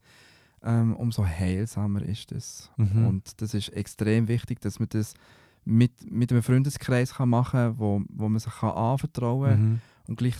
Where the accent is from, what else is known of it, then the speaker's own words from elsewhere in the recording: Fribourg, Switzerland; Ich bin im Kanton Fribourg aufgewachsen.